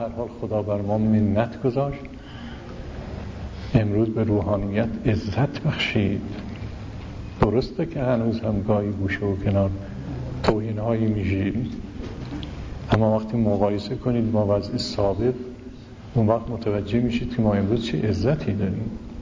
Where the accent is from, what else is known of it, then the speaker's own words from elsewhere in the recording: Yazd, Iran; ما تو شهر خودمون خبر داریم، یکی از مدارس شهر یزد ما